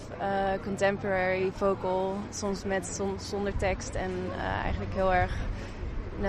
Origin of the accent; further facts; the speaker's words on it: Eindhoven, North Brabant, Netherlands; now in Tilburg, Netherlands; En ik woon in Tilburg, daar heb ik ook gestudeerd. Ik kom uit Eindhoven